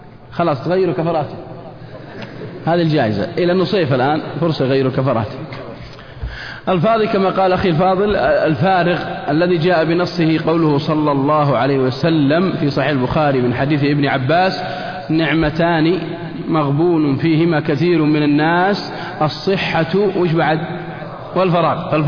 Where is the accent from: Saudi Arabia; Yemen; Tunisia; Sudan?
Saudi Arabia; Al-Qassim; عندنا في القصيم ما يموت، عشر دقائق يمكن يموت